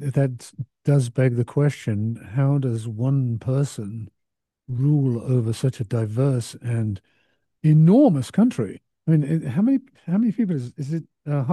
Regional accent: Croydon, London, United Kingdom; South London. From I grew up in Croydon, and went to school there.

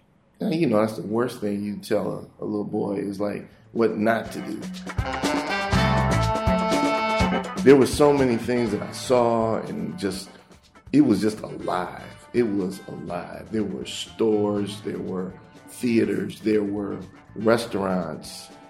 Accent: Detroit, Michigan, United States; I was born in Detroit on July the 28th, 1955. I was friends with, you know, as I said, Filipino kids, Chaldean kids, white kids.

